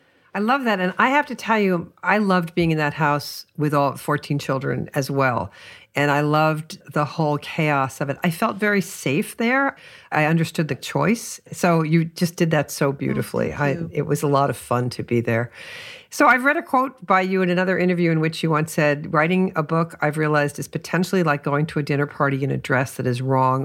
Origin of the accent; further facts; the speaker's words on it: New York City, New York, United States; very different than where I grew up in New York City.